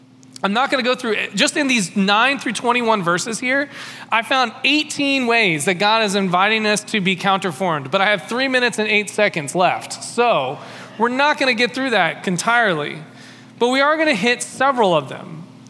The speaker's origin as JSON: {"language": "English", "town": "East Cobb", "region": "Georgia", "country": "United States", "tie": "born or raised there", "said": "I grew up in East Cobb. I understand that way very well. That's part of the reason why I never moved back there."}